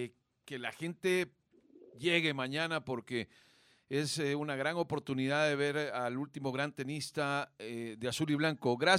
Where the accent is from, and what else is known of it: El Salvador